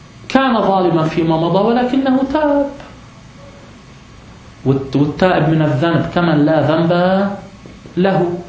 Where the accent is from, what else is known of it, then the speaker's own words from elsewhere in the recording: Lebanon; انتوا بتلاحظوا الآن عندنا بلبنان